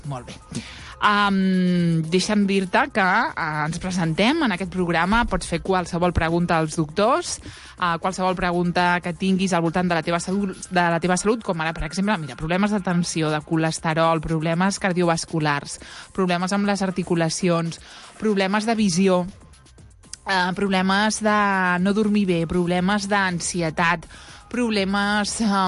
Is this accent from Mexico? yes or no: no; Lleida, Catalonia, Spain; Yo, es que es mi tierra, Lleida